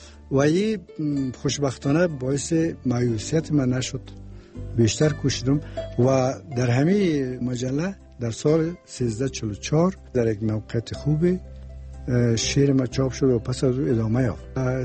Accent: Mazar-i-Sharif, Balkh, Afghanistan; born there; بنده در سال 1329 در شهر مزار شریف در یک خانواده باسواد به دنیا آمدیم.

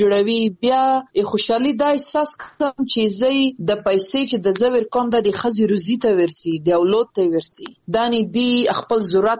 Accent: Afghanistan; په افتخار يم چې زه د افغانستان يم، زه د وطن يم

